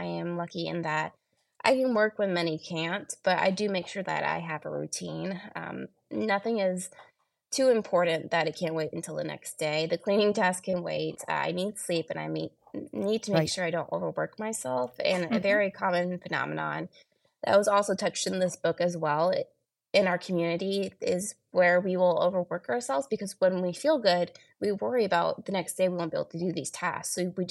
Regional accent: Georgia, United States; Oh, I'm from Georgia.

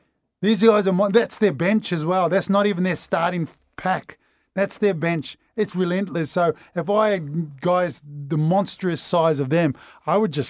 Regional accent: New Zealand; I know I'm a Kiwi

